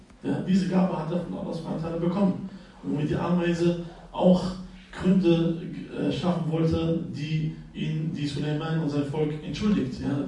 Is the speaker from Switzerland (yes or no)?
no; Morocco; Da, wo ich herkomme, gibt es noch viele. Aus dem Marokko haben wir viele Esel.